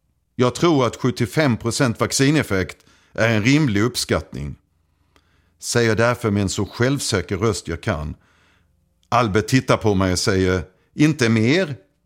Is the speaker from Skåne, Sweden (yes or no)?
no; Halmstad, Halland County, Sweden; accent: Halland; Skriker jag på min halländska amerikanska. … Jag är killen från Halmstad som idag är global forskningschef på ett av världens största läkemedelsbolag.